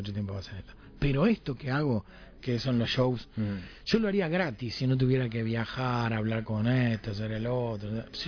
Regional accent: Uruguay; No me doy cuenta, tengo que hacer fuerza porque me lo dicen que sos uruguayo, ¿entendés?

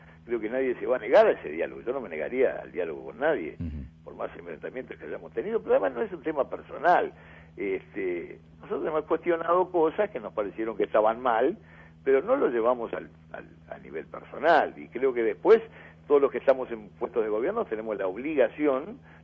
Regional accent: Colonia Suiza, Colonia, Uruguay; yo que soy de Colonia Suiza, en mi pueblo hay 500 personas que quedaron sin trabajo en un año.

